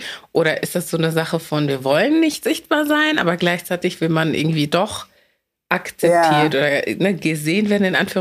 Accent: Lower Saxony, Germany; ich bin im Dorf aufgewachsen in Niedersachsen und wir sind zwar in eine afrikanische Kirche gegangen

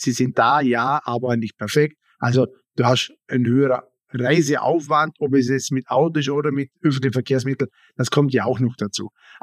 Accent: Vorarlberg, Austria; Wir haben eine hohe Bürokratie hier in Vorarlberg.

